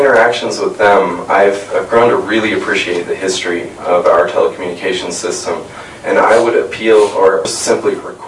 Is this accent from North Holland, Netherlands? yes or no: no; The Hague, South Holland, Netherlands; I'm from The Hague in the Netherlands in Europe.